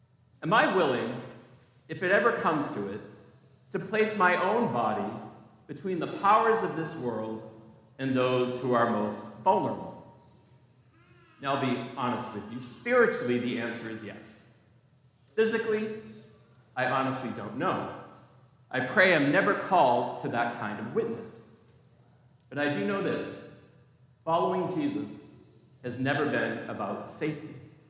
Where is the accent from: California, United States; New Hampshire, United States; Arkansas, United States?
New Hampshire, United States; So I grew up in New Hampshire